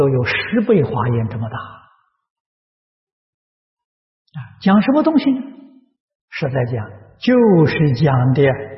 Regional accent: China; 印度人开悟的比我们中国人多的太多了啊

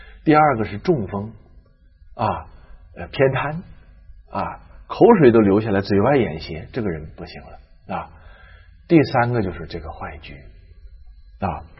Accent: China; 我们中国人讲报应啊，

